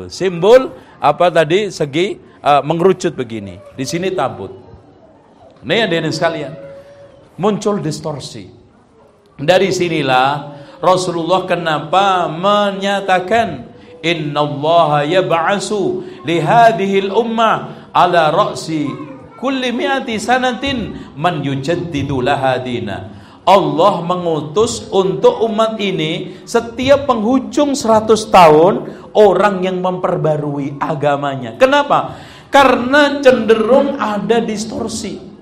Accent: Java, Indonesia; di daerah Jawa, daerah saya itu kan banyak tinggal simbol-simbolnya

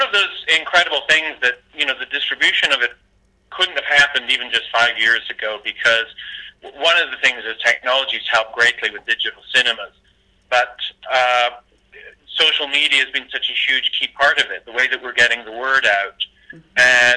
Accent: Scotland, United Kingdom; No, I'm a Scotsman.

